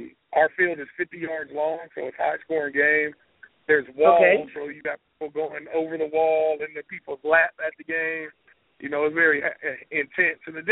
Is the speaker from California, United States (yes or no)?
yes; Riverside, California, United States; I grew up in Riverside, California.